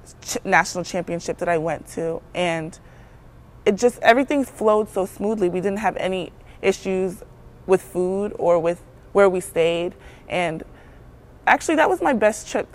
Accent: Arlington, Texas, United States; I grew up in Arlington, Texas.

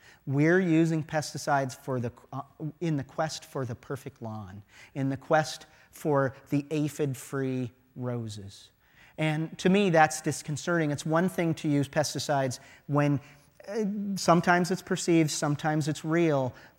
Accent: Midwest, United States; This is nice and green, and this is where I grew up in the Midwest

